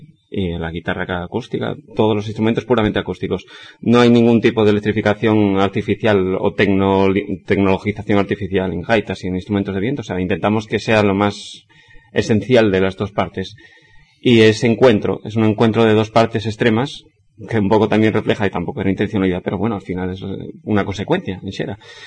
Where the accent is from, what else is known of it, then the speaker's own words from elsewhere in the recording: Asturias, Spain; first language Asturian; Spanish is a second language; el asturiano es nuestra lengua materna, en realidad, y es con la que más cómodos nos sentimos